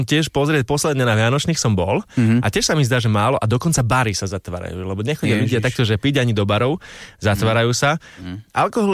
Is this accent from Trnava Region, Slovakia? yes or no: no; Lipany, Prešov Region, Slovakia; Vieš čo, my sme mesto siedmých Lip